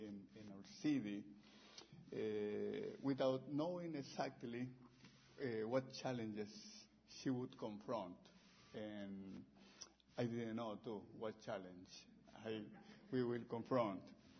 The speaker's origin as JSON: {"language": "English", "region": "Veracruz", "country": "Mexico", "moved": "as an adult", "lives_now": "United States", "said": "I'm from Veracruz in Mexico. And I moved to the U.S. 11 years ago with my family."}